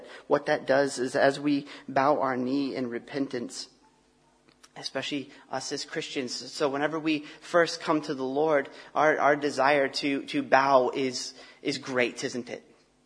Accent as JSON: {"language": "English", "region": "Texas", "country": "United States", "lives_now": "England", "said": "I'm an American and I'm a Texan."}